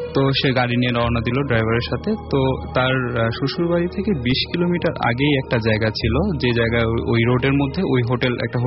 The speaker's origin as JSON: {"language": "Bangla", "town": "Dhaka", "region": "Dhaka Division", "country": "Bangladesh", "said": "মিরপুর থেকে এসেছি।"}